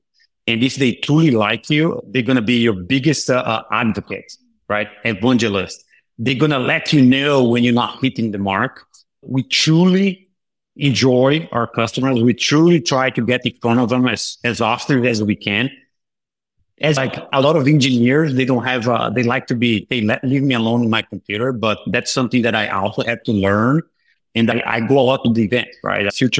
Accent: Brazil; accent: Brazilian; English is a second language; No silos, though, I should say. That's my Brazilian accent coming through.

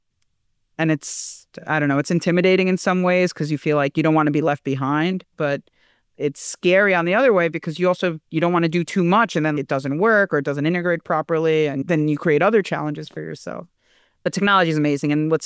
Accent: Mineola, New York, United States; And I grew up in Mineola, so a lot of the third track work with the raising tracks and lowering tracks, and it's changed.

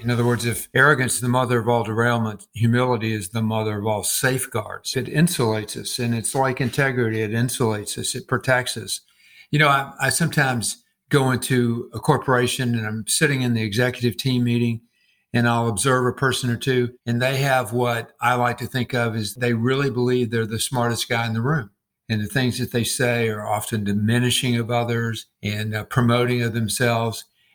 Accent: College Park, Georgia, United States; I am a native of the Atlanta area, and actually I grew up in College Park, which used to be a little small town in rural Georgia, and suddenly the Atlanta airport appeared and took over our little town.

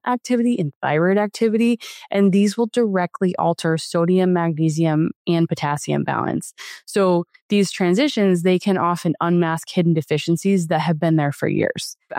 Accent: Connecticut, United States; And I'm like, man, I just sweat so much more down here. I'm from Connecticut.

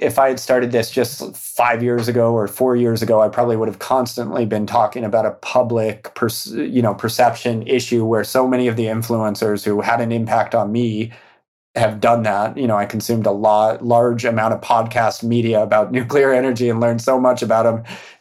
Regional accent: New Mexico, United States; now in San Francisco, United States; I'm gonna say that my favorite food is New Mexican food because I'm from New Mexico.

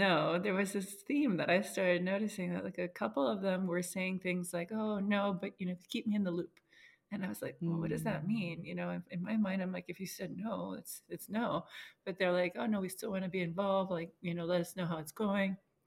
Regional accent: Miami, Florida, United States; So I'm Cuban. My mom and dad are, you know, immigrants from Cuba. So I grew up in Miami, like most Cuban people do.

